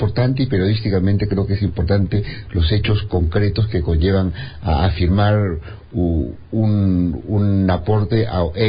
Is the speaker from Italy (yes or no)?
no; Peru; qué es lo que tenemos que hacer como país y como peruanos